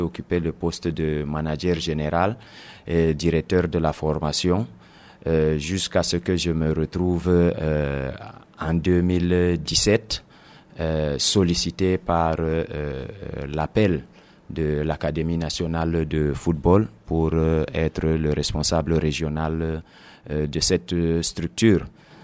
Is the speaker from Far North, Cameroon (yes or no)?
yes; Maroua, Far North, Cameroon; à ma sortie, je suis revenu directement à ma région d'origine. Je suis revenu à Maroua